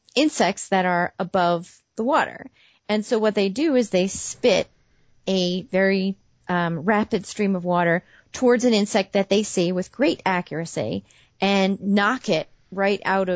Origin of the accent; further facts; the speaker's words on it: New York, United States; I'm from New York, Gary.